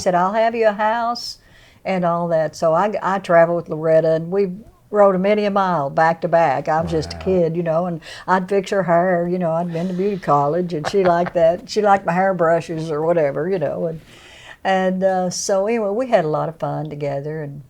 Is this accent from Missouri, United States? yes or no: yes; Missouri, United States; moved back to Missouri to be close to my mom and all that. So I just, I'm from this little town, and I'm from Missouri, and this is home to me.